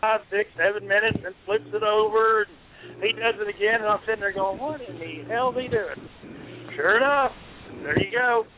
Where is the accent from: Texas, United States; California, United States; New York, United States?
Texas, United States; Plainview; I had that here in Plainview, in my hometown.